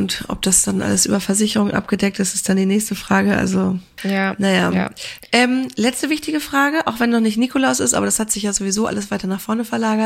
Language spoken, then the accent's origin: German; Schleswig-Holstein, Germany; Ich komme ja auch ursprünglich aus der Nähe von Kiel